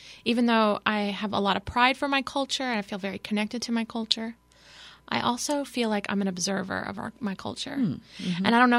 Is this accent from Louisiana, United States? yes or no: yes; Lafayette, Louisiana, United States; I am from Lafayette, but my dad is from down the bayou